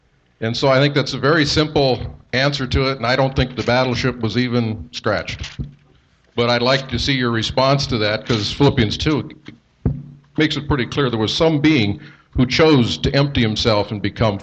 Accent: South Dakota, United States; It was the South Dakota, my home state.

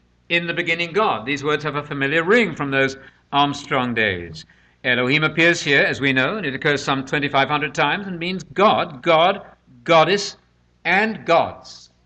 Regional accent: United Kingdom; now in United States; Especially as a Brit, I better be careful what I do. Living in America as a guest, so to speak.

